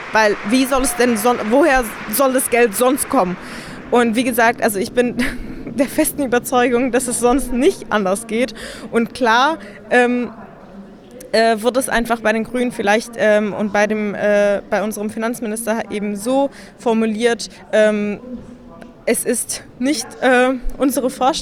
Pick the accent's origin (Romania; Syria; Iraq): Syria; now in Germany; Also ich komme ja selber aus Syrien, bin 2013 nach Deutschland gekommen und in Syrien kriegt man ja nichts von der Klimakrise mit.